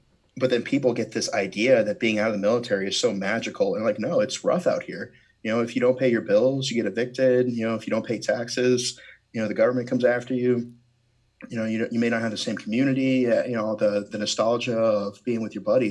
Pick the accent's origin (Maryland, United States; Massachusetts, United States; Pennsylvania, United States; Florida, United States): Florida, United States; I'm from Florida, so I don't have much room to speak.